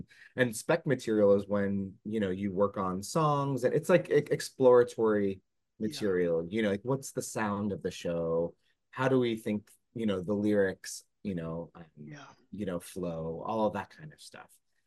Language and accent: English; Columbus, Ohio, United States; I'm from Ohio. I was like, what? It's a beautiful title. What is this? So I click on it, and then it said in Columbus, comma. I'm like, that's my hometown.